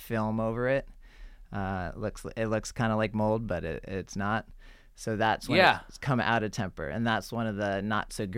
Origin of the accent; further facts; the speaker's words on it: Manhattan, New York, United States; I grew up in Manhattan. That tells you a lot, right?